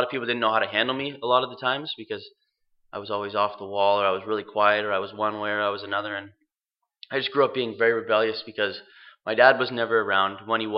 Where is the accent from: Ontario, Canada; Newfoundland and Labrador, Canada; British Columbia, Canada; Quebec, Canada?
Ontario, Canada; Kitchener; born there; I'm 20 years old. I was born in Kitchener, Ontario.